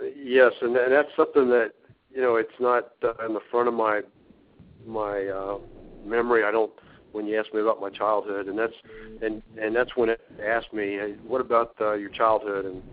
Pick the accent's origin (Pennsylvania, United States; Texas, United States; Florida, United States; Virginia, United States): Florida, United States; a couple of different places in Florida. So I'm a Florida native.